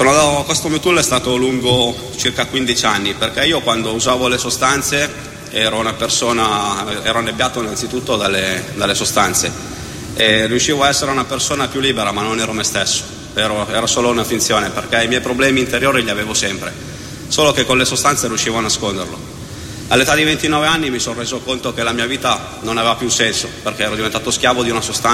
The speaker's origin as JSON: {"language": "Italian", "region": "Piedmont", "country": "Italy", "said": "Io vengo da un piccolo paese della provincia di Novara."}